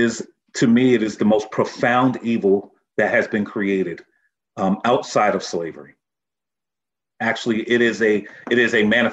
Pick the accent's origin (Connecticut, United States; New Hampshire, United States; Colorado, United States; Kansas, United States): Connecticut, United States; Norwalk; The one solace that I had was a place called the Carver Community Center. I'm from Norwalk, Connecticut. And that community center really raised me.